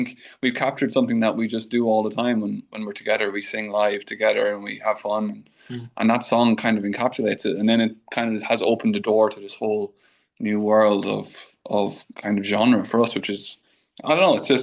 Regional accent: Kildare, Ireland; that's where we're from. We're from Kildare

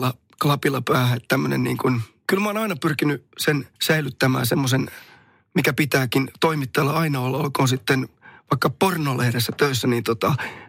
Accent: Somero, Southwest Finland, Finland; born or raised there

